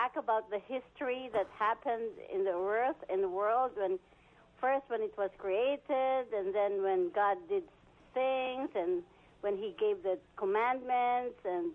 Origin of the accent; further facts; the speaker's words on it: Philippines; Because I'm Filipino. 95% of Filipinos are Catholic.